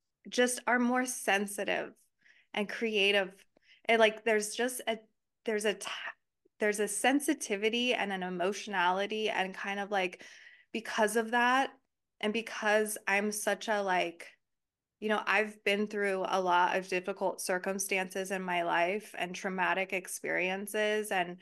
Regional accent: United States; Whereas me as an American, I remember going to Rome and being like in awe

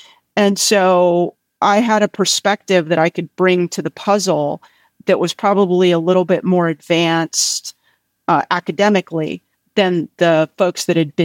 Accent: California, United States; The other issue is I grew up in Silicon Valley.

